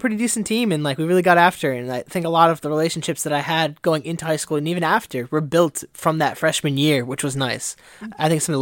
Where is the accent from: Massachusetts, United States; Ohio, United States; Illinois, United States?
Massachusetts, United States; We're from Massachusetts, obviously, for people who don't know, and we like the Red Sox, so green monster, gray monster